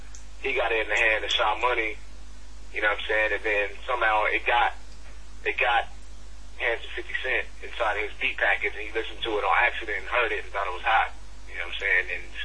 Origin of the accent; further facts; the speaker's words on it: Sacramento, California, United States; now in Arizona, United States; I was born and raised in Sac. You know what I'm saying? 916. And, you know, I'm currently in Arizona, but it's all West Coast.